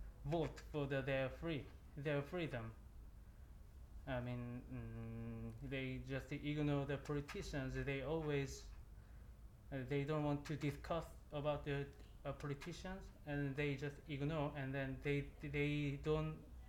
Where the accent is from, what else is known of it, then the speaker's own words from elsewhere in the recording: South Korea; English is a second language; I'm aging. I'm 31 and I'm from Korea, South Korea.